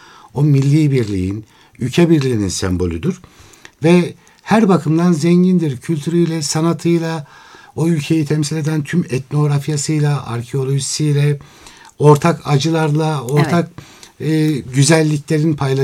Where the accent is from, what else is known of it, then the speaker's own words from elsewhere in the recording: Ankara, Turkey; Biz Ankaralılar olarak en başından bu yana 27 Aralık hep şöyle tanımlarız.